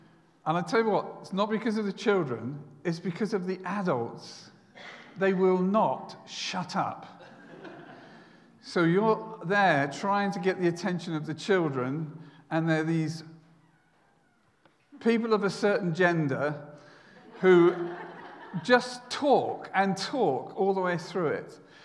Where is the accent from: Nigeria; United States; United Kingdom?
United Kingdom; we don't do this. We're British.